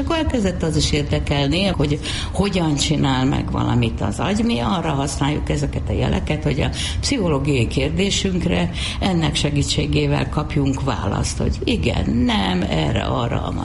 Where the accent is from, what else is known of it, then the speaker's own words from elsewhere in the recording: Pécs, Baranya, Hungary; ott a Pécsi nitrogén művek, ahol a szüleim dolgoztak, tehát mindig szoktam, hogy egy műtrágyagyár mellett nőttem fel